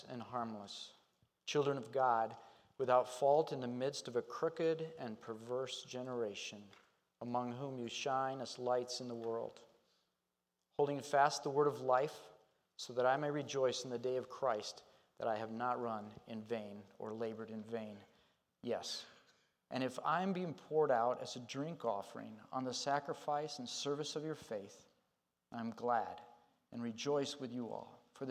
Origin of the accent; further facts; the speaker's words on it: Ecuador; I grew up in Ecuador, in the jungles of the Amazon jungles of Ecuador